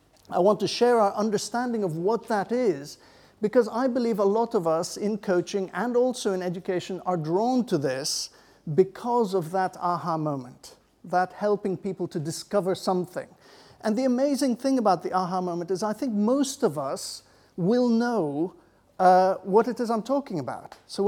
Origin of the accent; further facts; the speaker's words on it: Belgium; I need to let you know I'm from Belgium.